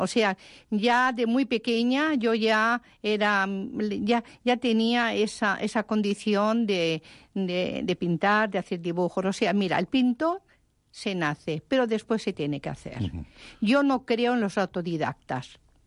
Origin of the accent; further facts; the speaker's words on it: Sóller, Balearic Islands, Spain; born there; yo nací en Sóller. Más bien, soy mallorquina, pero nací en Sóller.